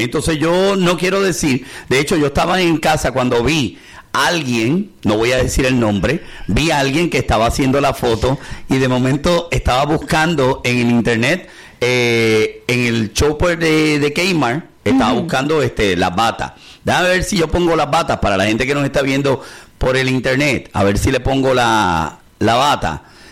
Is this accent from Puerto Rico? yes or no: yes; Ponce, Puerto Rico; si va a estar en Puerto Rico, y más en mi pueblo, en Ponce